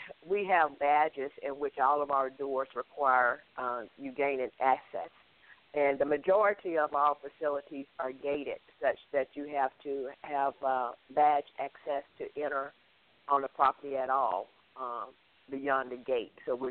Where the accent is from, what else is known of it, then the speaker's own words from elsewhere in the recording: Mississippi, United States; my mother was one of the first Head Start workers where I grew up in Mississippi.